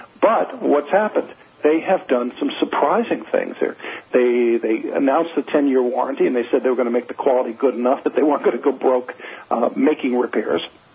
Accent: New Jersey, United States; You can either say New Jersey, I'm from New Jersey, so I can say that.

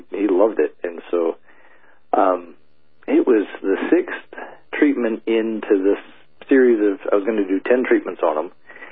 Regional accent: Great Lakes, United States; You know, I grew up in the Great Lakes area

